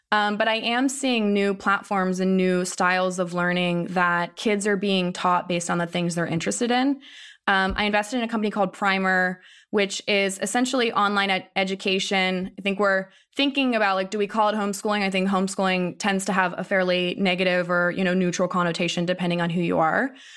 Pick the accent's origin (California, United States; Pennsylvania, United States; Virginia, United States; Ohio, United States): Ohio, United States; I mean, I grew up in Ohio, and there's no shortage of like liberal arts colleges